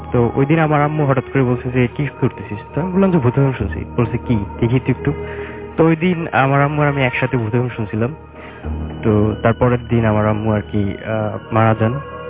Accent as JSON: {"language": "Bangla", "town": "Chhotomanika", "region": "Barisal Division", "country": "Bangladesh", "tie": "born or raised there", "said": "আমাদের গ্রাম হচ্ছে ভোলা জেলার বোরহানউদ্দিন উপজেলার ছোটমণিকা গ্রামে।"}